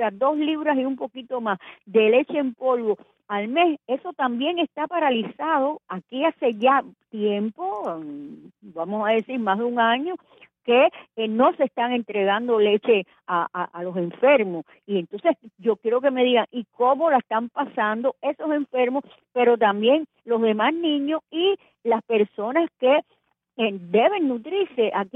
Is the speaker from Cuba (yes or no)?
yes; Cuba; Yo dije, ay, pero ¿para qué si yo vengo de Cuba?